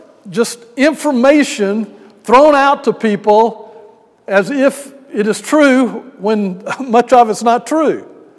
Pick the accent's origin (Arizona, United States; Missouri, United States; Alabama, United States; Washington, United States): Alabama, United States; Birmingham; I was going to start the work in May after graduation, and had a chance to go home to Birmingham.